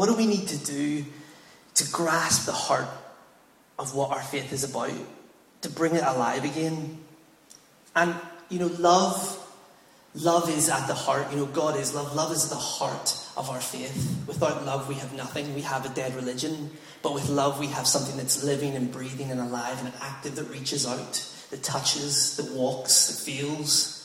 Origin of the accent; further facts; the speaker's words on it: Ireland; I'm not going to cut it that short. I'm Irish.